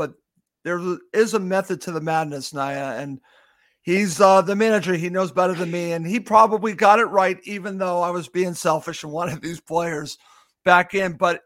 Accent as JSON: {"language": "English", "country": "United States", "said": "I'm an American, love Tim Ream"}